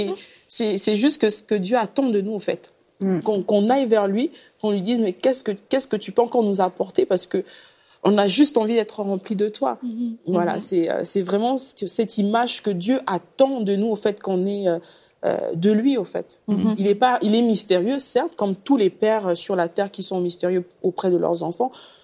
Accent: Gabon; moi, je suis du Gabon

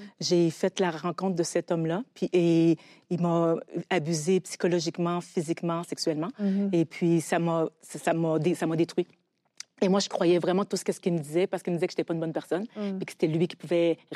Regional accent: Haiti; born there; Oui, en effet, je suis née en Haïti et puis j'ai vécu avec ma grand-mère, mes deux tantes et ma grande sœur.

